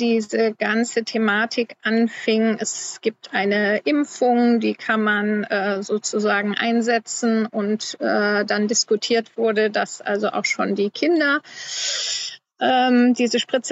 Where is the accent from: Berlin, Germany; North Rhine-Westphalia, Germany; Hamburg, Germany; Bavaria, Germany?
North Rhine-Westphalia, Germany; Stolberg; Ich komme aus der Stadt Stolberg, wo die Firma Grünenthal ihren Sitz hat und die ja damals Contergan hergestellt hat.